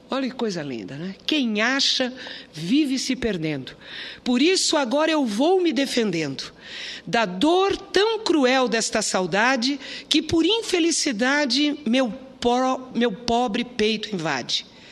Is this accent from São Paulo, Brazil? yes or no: yes; São Paulo, Brazil; born there; é do bairro onde eu nasci, teve destaque nacional a partir do famoso Bixiga, né, lá em São Paulo